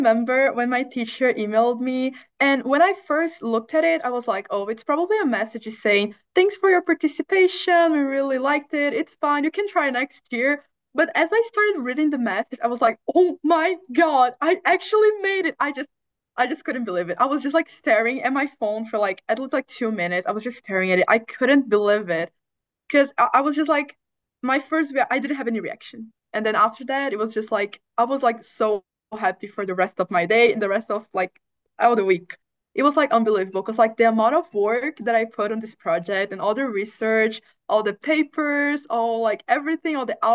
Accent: Brazil; now in New Mexico, United States; I'm originally from Brazil, but right now I'm studying at the New Mexico Military Institute. It's a boarding school in New Mexico.

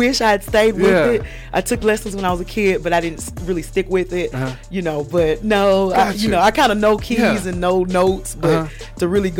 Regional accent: Gallatin, Tennessee, United States; I was raised in Gallatin, Tennessee.

